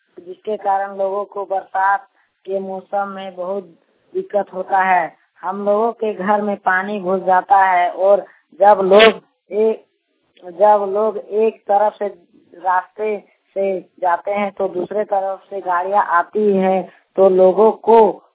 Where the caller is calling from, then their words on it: Chandrapura, Jharkhand, India; ग्राम जुनोरी प्रखंड चंद्रपुरा बोकारो झारखंड से बोल रहा हूँ।